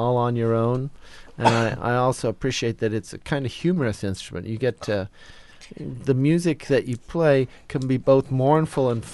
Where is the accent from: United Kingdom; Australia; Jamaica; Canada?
United Kingdom; England; now in Portland, United States; Well, I grew up in England